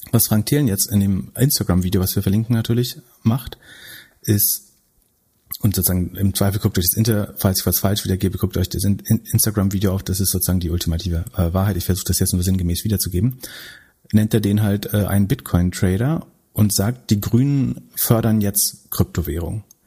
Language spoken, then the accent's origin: German; Greifswald, Mecklenburg-Vorpommern, Germany; aus meiner Heimatstadt Greifswald